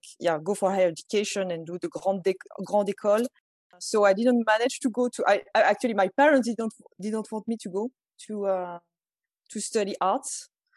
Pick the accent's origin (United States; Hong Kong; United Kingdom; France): France; English is a second language; I'm French. I'm from France. And I did a PhD in Ireland, in NUIG.